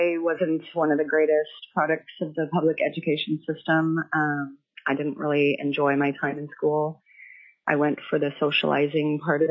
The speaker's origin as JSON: {"language": "English", "town": "Juneau", "region": "Alaska", "country": "United States", "tie": "born or raised there", "also_born_or_lived": "Nome", "lives_now": "Wasilla, United States", "said": "I am currently here in Wasilla, living in Wasilla. I was raised in Juneau, and I too was born in Nome."}